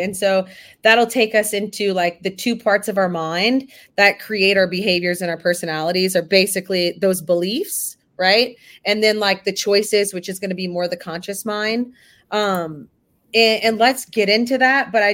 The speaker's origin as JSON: {"language": "English", "region": "Louisiana", "country": "United States", "said": "my mother, who I'm from Louisiana, so she was digitizing all of our home videos."}